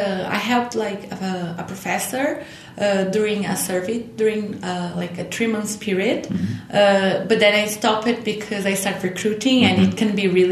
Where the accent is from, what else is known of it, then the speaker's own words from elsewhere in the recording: Brazil; now in United States; So I'm originally from Brazil, but I have been living in the U.S. for almost 2 years.